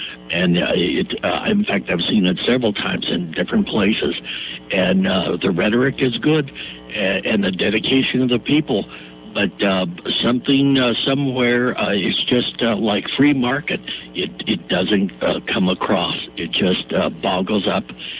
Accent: Newport Beach, California, United States; Oh, really? I'm from Newport Beach.

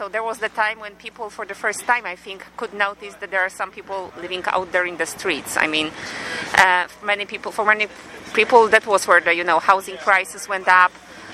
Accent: Poland; I am from Poland, so this is Eastern Europe, but still, you know, it's not like one of the wealthiest countries in Europe

